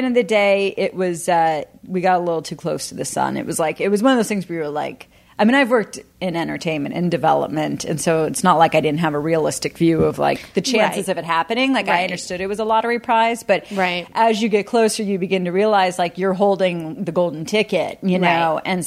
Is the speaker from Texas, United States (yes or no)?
yes; Dallas, Texas, United States; But since I'm from Dallas, I was like, I'll go